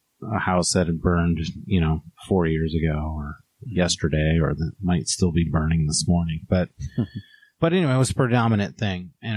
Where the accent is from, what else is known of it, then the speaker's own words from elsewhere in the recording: Royal Oak, Michigan, United States; born there; I was born on the east side. I was born in Royal Oak. I feel a bit connection to Detroit.